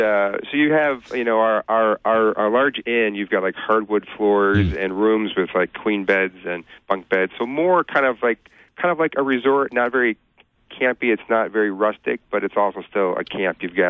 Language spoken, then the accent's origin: English; Detroit, Michigan, United States; You know, I'm from the Detroit area, but I have to say northwest part of Michigan is beautiful.